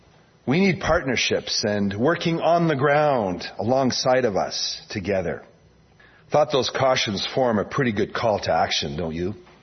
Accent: Red Deer, Alberta, Canada; I think of a pastor and church in my hometown of Red Deer, Alberta

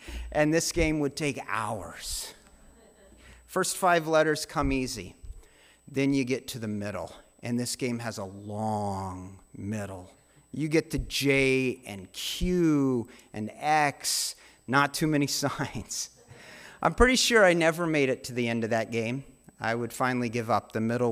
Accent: United States; I am American, for which I hope you forgive me.

